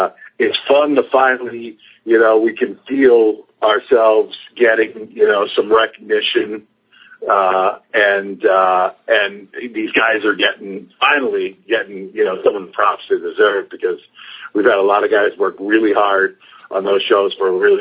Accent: East Coast, United States; I mean, you guys know, I'm from the East Coast.

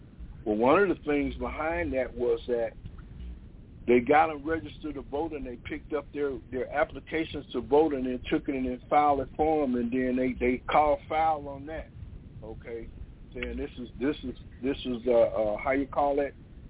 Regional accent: Georgia, United States; that everything was going to come down to Georgia, my home state, you know?

